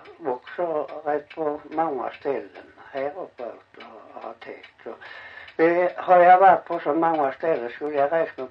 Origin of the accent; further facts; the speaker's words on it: Gothenburg, Västra Götaland County, Sweden; born there; Jag är född här i Göteborg